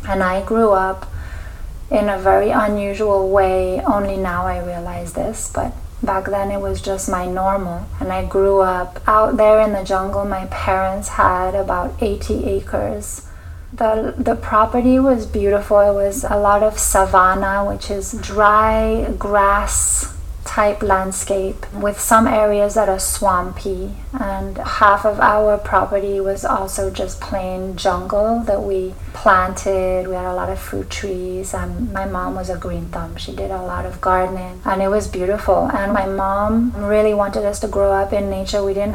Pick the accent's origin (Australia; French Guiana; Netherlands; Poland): French Guiana; now in St. Thomas, United States Virgin Islands; I live here in St. Thomas. I've been here 16 or 17 years now, but I'm originally from French Guyana. And French Guyana is on the north coast of South America. It's a French department.